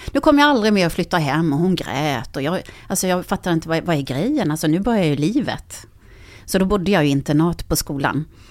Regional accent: Karlskrona, Blekinge, Sweden; jag kommer från Karlskrona

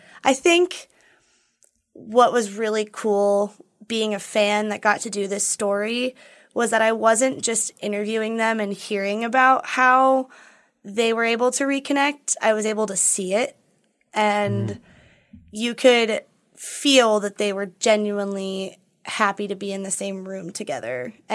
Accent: Minneapolis, Minnesota, United States; And I had told them that I was from Minneapolis. And so we kind of talked about being from there

